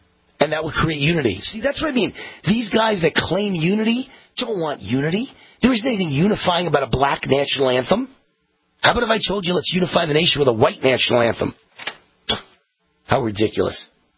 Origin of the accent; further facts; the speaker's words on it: Nevada, United States; Biden had gotten crushed in Iowa and New Hampshire and Nevada, my home state.